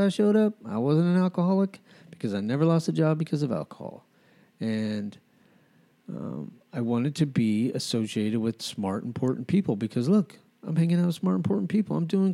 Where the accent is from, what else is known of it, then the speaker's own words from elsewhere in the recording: Albuquerque, New Mexico, United States; when I grew up in Albuquerque, and there was this house down in the middle of the city